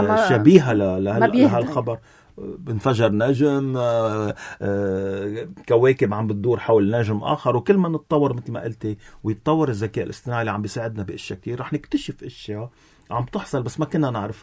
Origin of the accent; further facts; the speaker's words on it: Lebanon; واليوم عندنا بلبنان هو بدي بشدد عليها بلبنان فيه هواة لمراقبة الفضاء